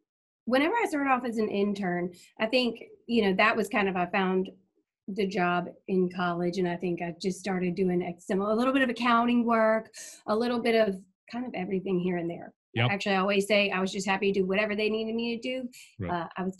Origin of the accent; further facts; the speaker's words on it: Baton Rouge, Louisiana, United States; So I am an LSU fan, went to LSU, born and raised in Baton Rouge.